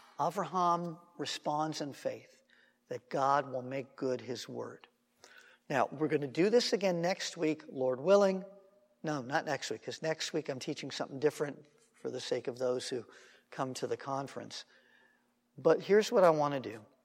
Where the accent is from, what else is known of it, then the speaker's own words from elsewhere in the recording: Los Angeles, California, United States; I grew up in Los Angeles in the midst of the city with all the ambient light and the smog and the haze